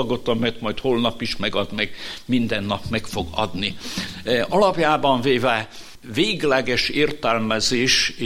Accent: Subotica, Vojvodina, Serbia; hogy én szabadkai vagyok, vagy szerbiai

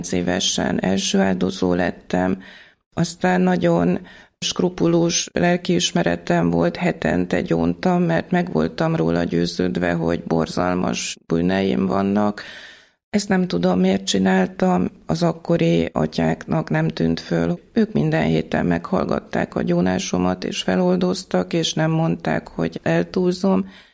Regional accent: Gyöngyös, Heves, Hungary; A szocializmusban nőttem fel, háznál kereszteltek Gyöngyösön, és végig a szocializmusban jártam nővéremmel katolikus templomba, Egerben.

